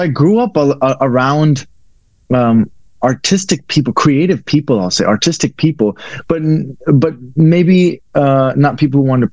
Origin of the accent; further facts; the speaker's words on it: San Diego, California, United States; also born or lived in Haryana, India; Yes, I was born in India. I was born in Haryana, but mainly grew up in San Diego.